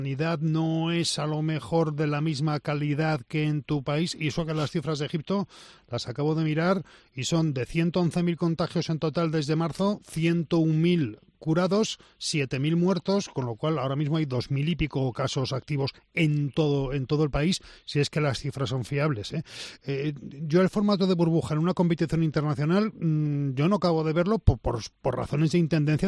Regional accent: Valladolid, Castile and León, Spain; de Valladolid.

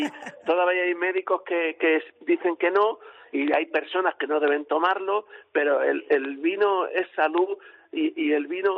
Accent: Almendralejo, Extremadura, Spain; also born or lived in Trujillo; yo vengo de la ciudad de Trujillo, pero ya te digo, me siento de Almendralejo porque llevo aquí prácticamente toda mi vida.

